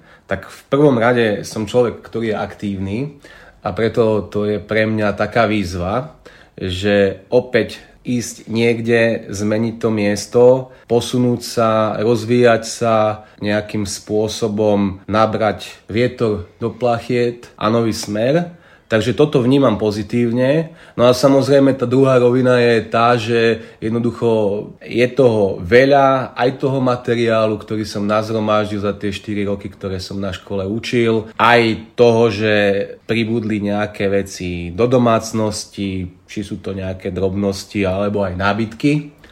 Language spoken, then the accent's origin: Slovak; Poprad, Prešov Region, Slovakia; Už viacej o mne viete, že z Bratislavy nie som. Pochádzam z Tátier, z Popradu, z malebného kraja, kde keď ráno vstanem, tak prvé, čo z okna uvidím, sú Vysoké Tatry.